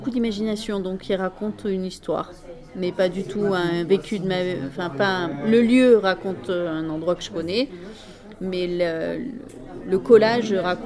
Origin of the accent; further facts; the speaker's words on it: Aurec-sur-Loire, Auvergne-Rhône-Alpes, France; Bah moi je suis originaire de la Haute-Loire